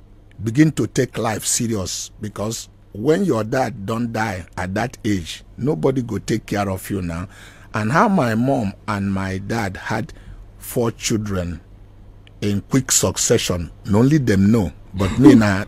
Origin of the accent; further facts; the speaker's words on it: Nnewi, Anambra, Nigeria; So I went to the bush and I was praying and tell Mary to come for Newi, my hometown.